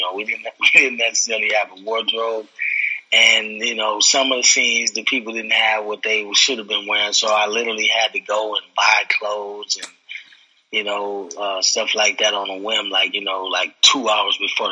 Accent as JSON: {"language": "English", "town": "Milwaukee", "region": "Wisconsin", "country": "United States", "said": "I come from Milwaukee where film is not, is more exposure to film now."}